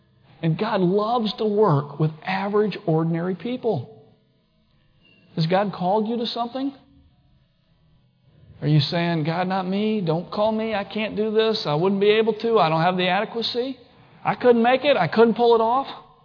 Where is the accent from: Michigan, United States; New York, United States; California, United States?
Michigan, United States; Bath; I mean, I grew up in Bath, Michigan, of all places.